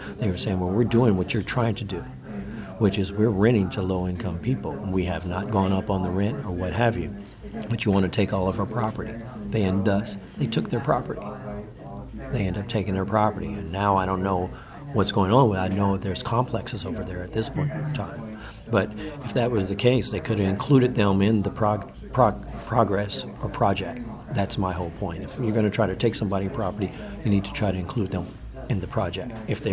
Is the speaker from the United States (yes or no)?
yes; Oakland, California, United States; I am born and raised in Oakland, where we've probably experienced a whole lot of different cultures.